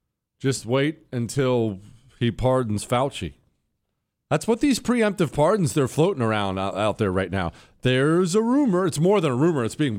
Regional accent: Ohio, United States; born there; I was born in Ohio and my family's all from Ohio.

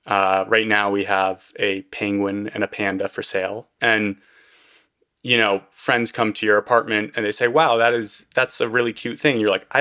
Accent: Northampton, Massachusetts, United States; I'm from Northampton, Massachusetts.

